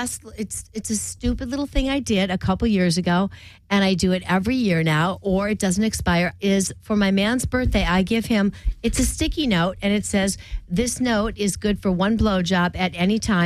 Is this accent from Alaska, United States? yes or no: no; Rockford, Illinois, United States; I'm from Rockford with pop.